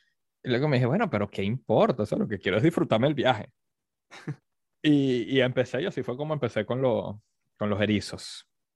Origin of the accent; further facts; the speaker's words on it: Venezuela; now in United States; En Venezuela no es tanto el fútbol, sino el béisbol. Entonces, en mi pueblo habían dos, en particular, habían dos estadios de béisbol que eran famosos.